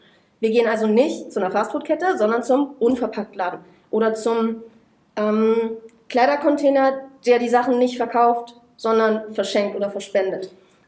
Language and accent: German; Magdeburg, Saxony-Anhalt, Germany; Ich komme aus Magdeburg und ich bin in Magdeburg geblieben.